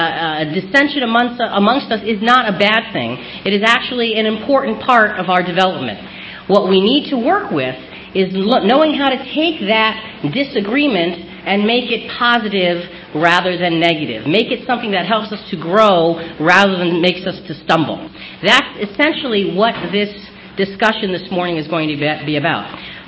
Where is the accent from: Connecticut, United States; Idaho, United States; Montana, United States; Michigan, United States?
Connecticut, United States; I'm from Connecticut, I'm in California, and it took me a day to get here. 3,000 miles.